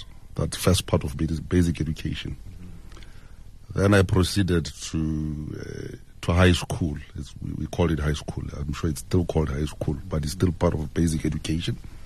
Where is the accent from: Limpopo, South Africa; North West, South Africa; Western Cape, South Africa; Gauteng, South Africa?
Limpopo, South Africa; Mokopane; I was born in Mokopane, in the township Makwelerin. But then I grew up at a village, just like most of us. We grew up in villages. So there's a village outside Mokopane town, which is about some few kilometers. It's called Ramaroma.